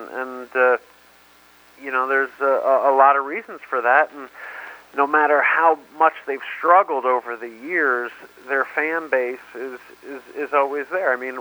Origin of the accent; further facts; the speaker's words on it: New Jersey, United States; You know, I didn't follow a lot of college football growing up in New Jersey. It's an NFL area.